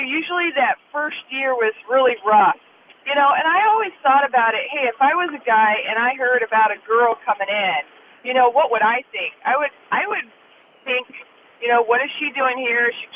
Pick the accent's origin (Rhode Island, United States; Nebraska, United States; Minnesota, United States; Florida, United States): Minnesota, United States; Duluth; But the first game was special because I was in Duluth Superior Dukes, my hometown, my home stadium